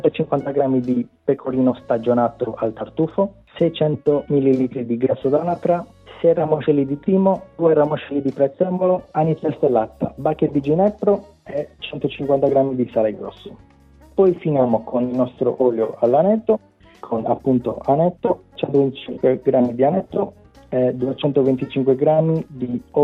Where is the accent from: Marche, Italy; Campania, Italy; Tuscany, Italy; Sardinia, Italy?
Sardinia, Italy; Cagliari; Esatto, vengo da Cagliari.